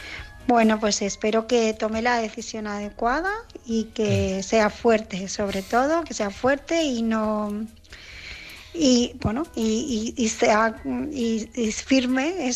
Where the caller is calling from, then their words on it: Barcelona, Catalonia, Spain; de Barcelona